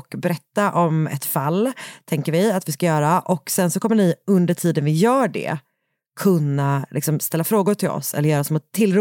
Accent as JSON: {"language": "Swedish", "town": "Gothenburg", "region": "Västra Götaland County", "country": "Sweden", "tie": "born or raised there", "said": "I år så sänds det ju från från min hemstad."}